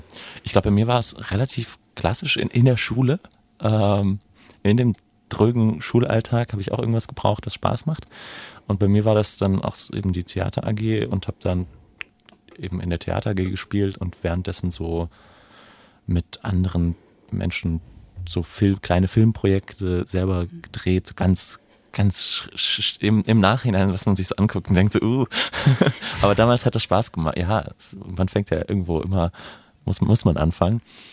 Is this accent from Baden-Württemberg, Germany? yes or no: yes; Ludwigsburg, Baden-Württemberg, Germany; von da bin ich dann nach Tübingen gerutscht. Und jetzt bin ich wieder, genau, ich bin aus Ludwigsburg, deswegen war es irgendwie ganz schön wieder zurück, daheim. also fast. Und bin jetzt seit 1,5 bis 2 Jahren, glaube ich, hier. Fast 2 Jahre.